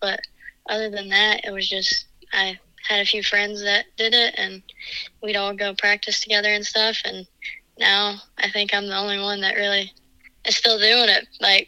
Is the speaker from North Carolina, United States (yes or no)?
no; Virginia, United States; growing up in Virginia, there wasn't a whole lot of good breakaways to go to around the house.